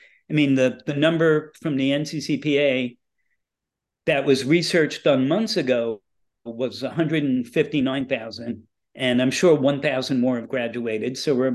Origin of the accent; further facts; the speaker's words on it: Brooklyn, New York, United States; if I came from Brooklyn, I came from a minority area, my parents weren't happy that I was going to be called somebody's assistant